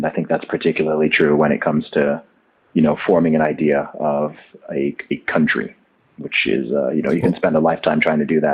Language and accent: English; Saudi Arabia; You know, if I say I grew up in Saudi Arabia